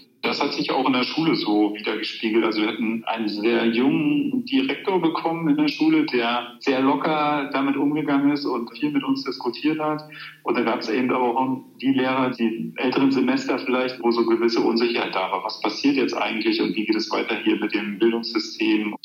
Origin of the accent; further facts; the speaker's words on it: Finken, Mecklenburg-Vorpommern, Germany; also born or lived in Röbel; ich bin 1979 in Rögel an der Müritz geboren. Das ist im schönen Mecklenburg-Vorpommern in der Mecklenburgischen Seenplatte. Und aufgewachsen bin ich in einem kleinen Dorf in dem Altkreis Rögel, das heißt Finken.